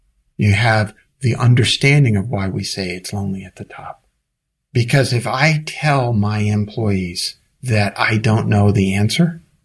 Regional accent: Brooklyn, New York, United States; accent: Brooklyn; At the risk of sounding like a fool, I'm going to quote Shakespeare with my Brooklyn accent.

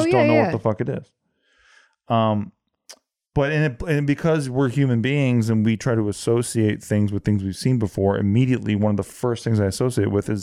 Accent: Indiana, United States; It was reported in Canada and as far away as Indiana, my hometown, go Colts, Michigan, and Ohio.

